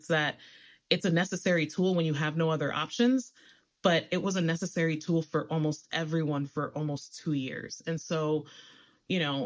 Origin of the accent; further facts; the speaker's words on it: New York City, New York, United States; And I grew up in the Bronx, New York. So I grew up in an enclave where I was able to build my identity surrounded by people that looked like me